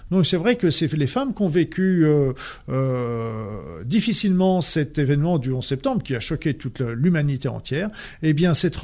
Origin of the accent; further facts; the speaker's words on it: France; j'ai toujours du mal en tant que français à dire des noms anglais